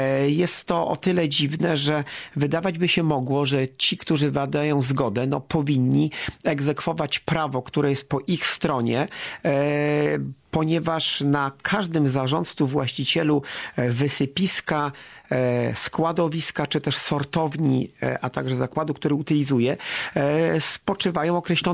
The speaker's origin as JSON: {"language": "Polish", "region": "Kuyavian-Pomeranian Voivodeship", "country": "Poland", "said": "ponieważ no pochodzę z tego województwa, stąd też mówię nasze województwo, w województwie kujawsko-pomorskim"}